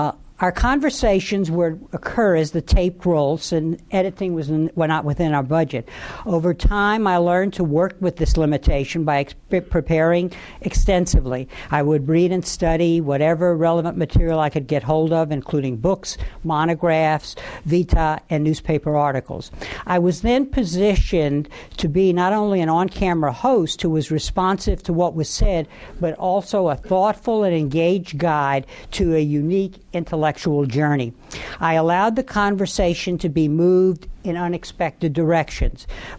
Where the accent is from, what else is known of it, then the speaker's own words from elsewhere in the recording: Galveston, Texas, United States; When I was growing up in Galveston, Texas, I regularly watched Edward R. Murrow's Person to Person